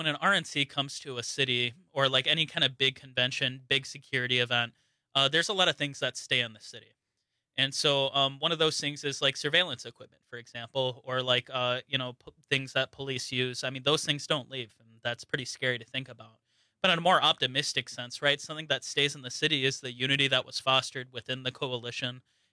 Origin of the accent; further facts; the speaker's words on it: Kenosha, Wisconsin, United States; And I'm also from Kenosha, so it's nice to hear from somebody in Kenosha.